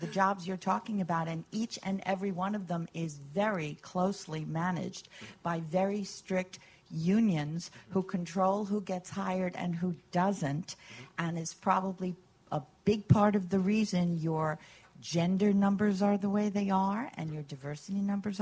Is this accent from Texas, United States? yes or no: no; New York City, New York, United States; I'm from New York City